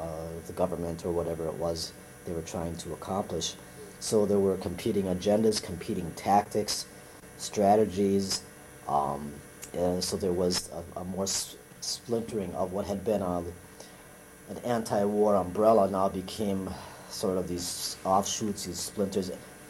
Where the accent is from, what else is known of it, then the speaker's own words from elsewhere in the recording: Wisconsin, United States; the draft board I would have to appear in front of was back in my hometown, that county, Manitowoc County.